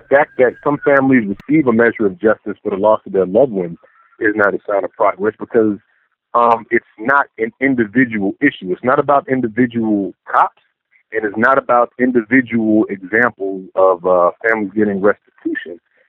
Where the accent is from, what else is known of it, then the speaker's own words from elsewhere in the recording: Pensacola, Florida, United States; even in my hometown of Pensacola, Florida